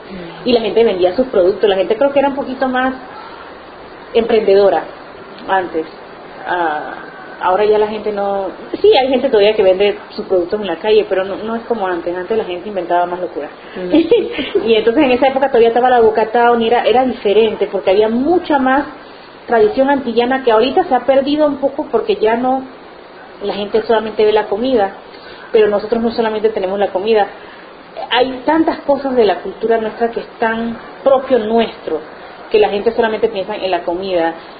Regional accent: Panamá, Panama; Nosotros nacimos en el Santo Tomás y nos criamos en Parque Lefebvre por 5 años. Y luego nos mudamos ya después ya a Betania.

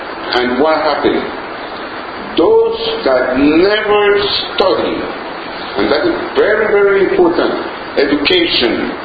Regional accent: Canal Zone, Panama; English is a second language; growing up in the Canal Zone

